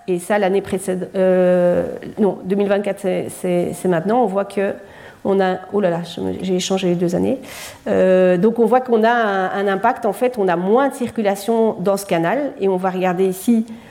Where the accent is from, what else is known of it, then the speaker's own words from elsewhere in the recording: Belgium; Donc, je suis belge, hein, donc c'est pour ça que l'image me parle beaucoup.